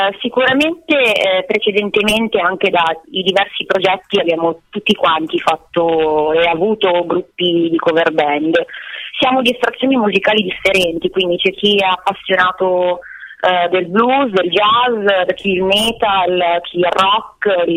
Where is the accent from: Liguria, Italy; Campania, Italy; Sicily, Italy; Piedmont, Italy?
Piedmont, Italy; Vercelli; io e Davide siamo di Vercelli